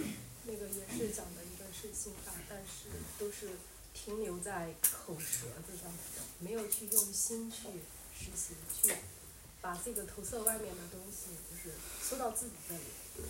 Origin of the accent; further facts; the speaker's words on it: Anhui, China; 我家是安徽的